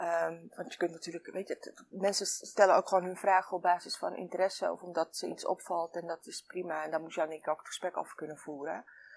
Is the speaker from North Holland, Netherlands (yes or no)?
yes; Amsterdam, North Holland, Netherlands; ik ben in Amsterdam geboren en opgegroeid en... Ik voel me Nederlands. Ik ben in Nederland naar school gegaan. Ik ben in Nederland aan het werk. En ik ben in Nederland raadslid.